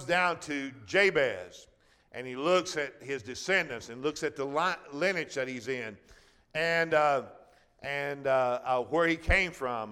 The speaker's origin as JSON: {"language": "English", "country": "United States", "tie": "born there", "said": "I was born in America"}